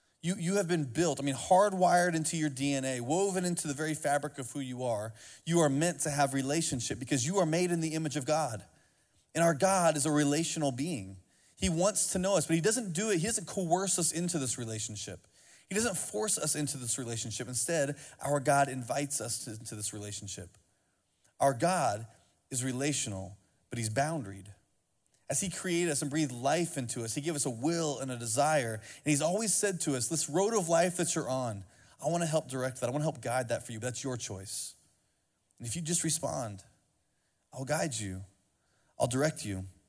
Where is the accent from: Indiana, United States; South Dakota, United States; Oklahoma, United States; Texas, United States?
Indiana, United States; and I grew up in Indiana after I learned to drive, and I moved back to Indiana